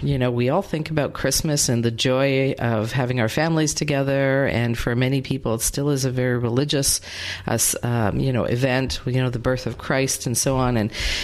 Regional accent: Canada; moved away as an adult; now in United States; I'm a first generation North American, born and raised in Canada, and moved to the United States 20 years ago.

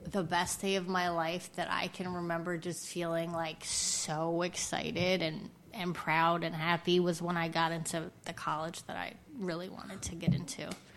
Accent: Copake, New York, United States; I grew up here in Columbia County, which was like a lot of woods, and I didn't grow up in Hudson. I grew up in Copake, and I wanted to like go to the big city

